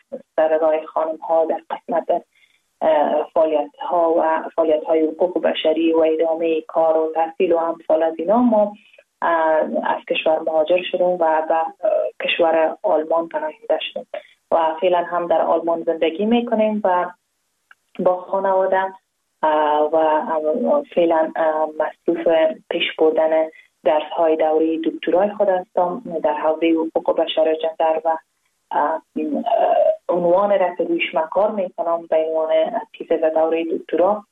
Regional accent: Afghanistan; also born or lived in Pakistan; ما دوباره از افغانستان آمدیم و به وطن از پاکستان به وطن خود برگشتیم. مکتب در افغانستان تمام کردم.

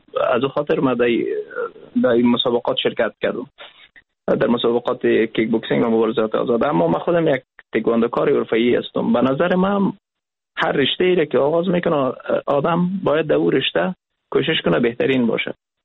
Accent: Afghanistan; ما افغان هستیم

